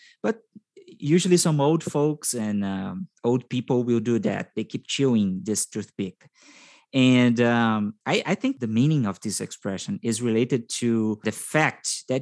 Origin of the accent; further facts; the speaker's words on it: Brazil; and I am from Brazil.